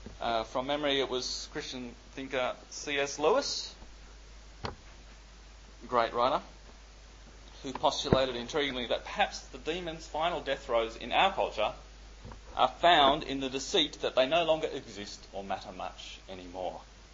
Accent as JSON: {"language": "English", "country": "Indonesia", "tie": "born or raised there", "said": "I grew up in Indonesia"}